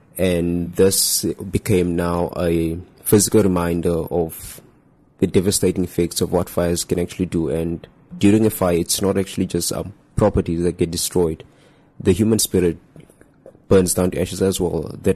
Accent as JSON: {"language": "English", "town": "Vrygrond", "region": "Western Cape", "country": "South Africa", "tie": "born or raised there", "said": "I am a resident of Vrygrond, born and raised in Vrygrond. It's a small community known for its negative rumors and things like that."}